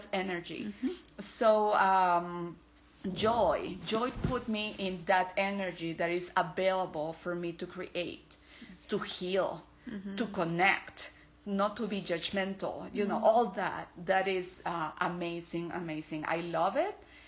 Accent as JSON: {"language": "English", "country": "Peru", "second_language": "English", "said": "I am from Peru."}